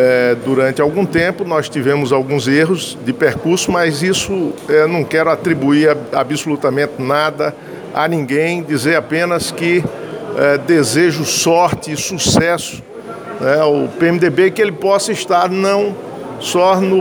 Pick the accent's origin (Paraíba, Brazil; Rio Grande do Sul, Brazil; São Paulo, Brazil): Paraíba, Brazil; Pedras de Fogo; Eu fui prefeito da minha terra natal, Pedras de Fogo, 3 vezes.